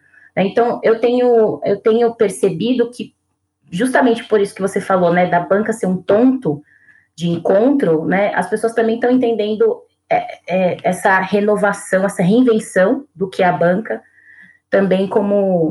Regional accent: São Paulo, Brazil; Eu sou da periferia de São Paulo, né?

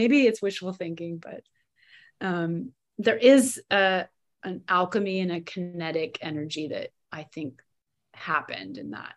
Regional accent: Taos, New Mexico, United States; born there; I mean, it sounds like really hippie, and I was born in Taos

